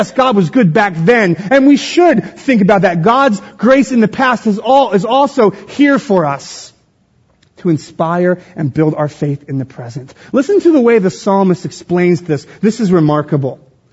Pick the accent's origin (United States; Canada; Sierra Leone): United States; Philadelphia, Pennsylvania; I grew up in North Philly in Juniata Park, three houses down, a row home from my cousin Jason.